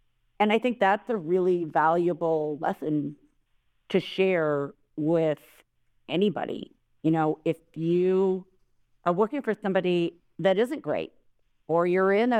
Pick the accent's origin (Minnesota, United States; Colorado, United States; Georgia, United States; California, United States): Minnesota, United States; born there; I was 6 years old. I was born in Minnesota, and there was only a boys' t-ball team.